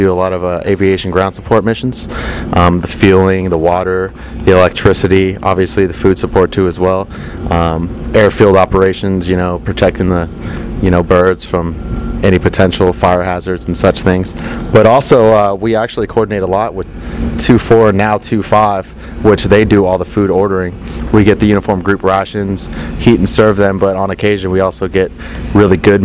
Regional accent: Livermore, California, United States; Livermore, California. It's about 20 minutes east of Oakland.

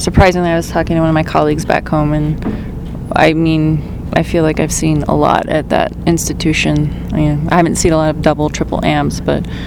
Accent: California, United States; California is home for me.

